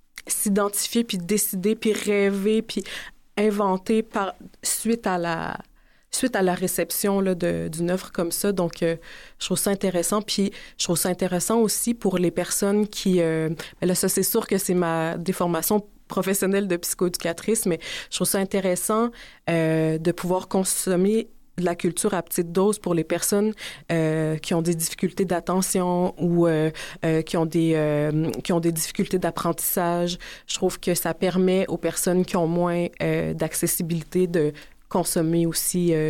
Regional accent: Trois-Rivières, Quebec, Canada; born there; now in Montreal, Canada; Mes deux parents sont nés en Haïti. On est nés à Trois-Rivières, mes frères et moi, puis moi, je suis partie vers Montréal.

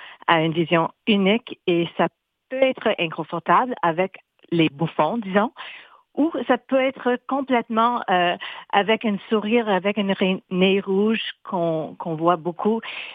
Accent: Manitoba, Canada; Je viens de Manitoba, alors fierté aux Franco-Manitobaines.

